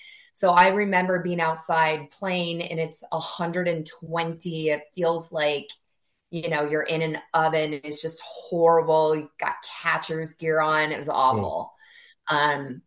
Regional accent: Arizona, United States; So the town I was in is super high elevation.

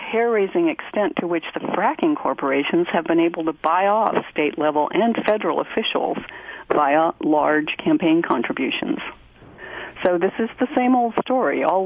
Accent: Ohio, United States; In my home state of Ohio, Governor Kasich, Republican Governor Kasich

